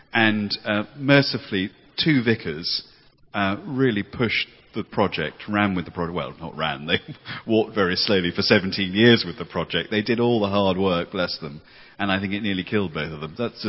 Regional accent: Worthing, South East England, United Kingdom; also born or lived in Wembley; Well, I was, before I was brought up in Worthing, I was actually born in Wembley, in the London Borough of Brent, to a girl who was 17 years old. She was from a Southern Irish family.

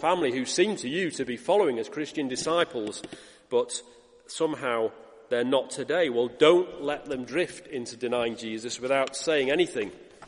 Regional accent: United Kingdom; Yes, we are British, most of us. And yes, our culture says, just mind your own business.

